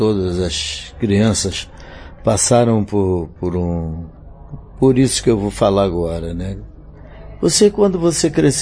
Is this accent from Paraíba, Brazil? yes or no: yes; Guarabira, Paraíba, Brazil; moved away; also born or lived in Rio de Janeiro; Eu sou paraibano, saí de Guarabira, fui para Cabedelo e saí no navio, chegamos ao Rio um navio clandestinamente, um navio de carga.